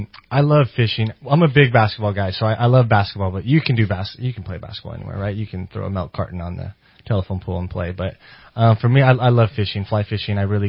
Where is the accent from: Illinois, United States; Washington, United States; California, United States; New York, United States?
California, United States; Yreka; also born or lived in Portland; A little bit about me. I grew up in Yreka, so just right around the corner.